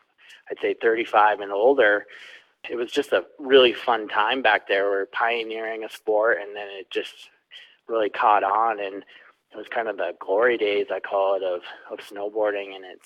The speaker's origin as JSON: {"language": "English", "region": "New Hampshire", "country": "United States", "tie": "born or raised there", "said": "Yeah, so I grew up in the White Mountains of New Hampshire, and I started snowboarding in 1987."}